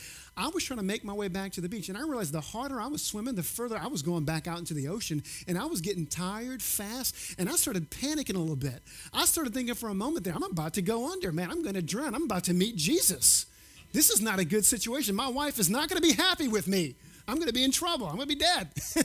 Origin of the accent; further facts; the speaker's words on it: Gulf Coast, United States; I grew up swimming on the Gulf Coast.